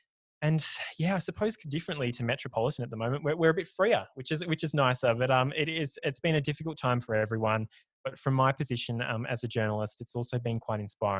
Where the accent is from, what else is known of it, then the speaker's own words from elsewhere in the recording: Ararat, Victoria, Australia; also born or lived in Echuca; Yeah, so I've always lived in Ararat. I was born in Echuca, actually, but I only lived there till I was one. So other than that, I've lived here in Ararat.